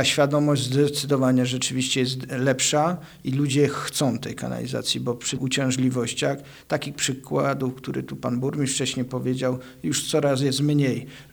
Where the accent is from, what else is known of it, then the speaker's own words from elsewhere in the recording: Węgierska Górka, Silesian Voivodeship, Poland; Ale jako mieszkaniec pochodzę z Węgierskiej Górki, byłem wcześniej prezesem firmy komunalnej, która budowała.